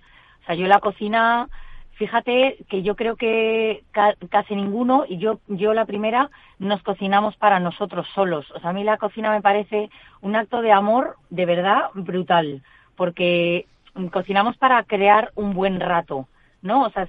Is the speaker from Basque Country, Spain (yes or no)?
no; Galicia, Spain; born there; es que soy gallega de nacimiento, imagínate.